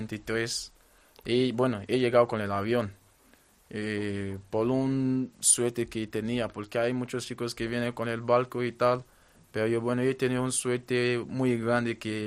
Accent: Nigeria; now in Spain; es un país que me ayudó desde el principio que he llegado aquí en España. Es el único país que me ha ayudado desde que salí de mi país, de Nigeria.

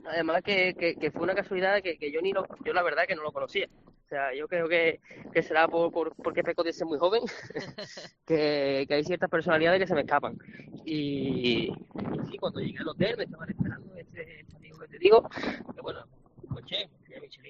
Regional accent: Seville, Andalusia, Spain; now in Zaragoza, Spain; yo soy sevillano, aunque el catarro creo que eluda un poco el acento, pero sí, yo soy sevillano, aunque trabajo en Zaragoza desde hace unos meses. Y ahora mismo me encuentro en Sevilla de vacaciones

